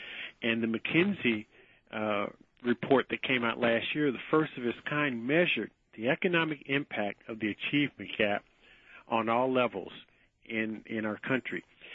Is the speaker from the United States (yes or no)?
yes; Indiana, United States; I mean, I grew up in Butler Tarkington neighborhood. It was an integrated neighborhood even back in the 70s